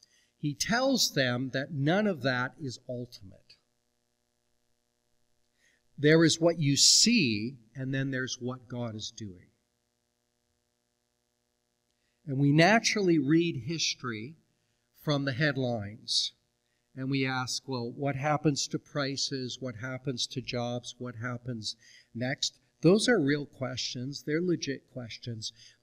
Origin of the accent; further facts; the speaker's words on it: Canada; I am Canadian. I care about what happens to Canada and its communities.